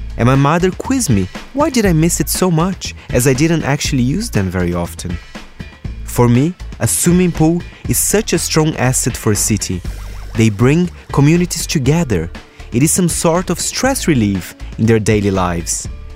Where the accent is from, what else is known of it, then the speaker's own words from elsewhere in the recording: São Paulo, Brazil; now in London, United Kingdom; Growing up in Brazil, I was lucky to live in a house in Jardim Passárgada, in the suburbs of São Paulo, with a lovely mid-sized pool, complete with a wooden deck.